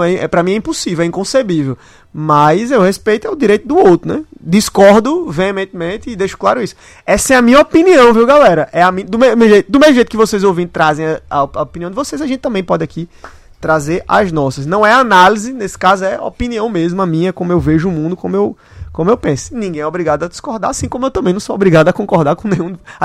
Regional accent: João Pessoa, Paraíba, Brazil; born there; de onde eu sou, assim como nasci em João Pessoa, sou assim... Pela Paraíba, mas pelo Nordeste.

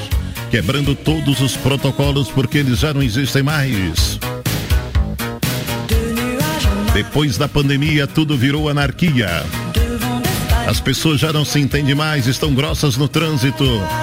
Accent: Bahia, Brazil; E eu posso falar que eu sou baiano, né?

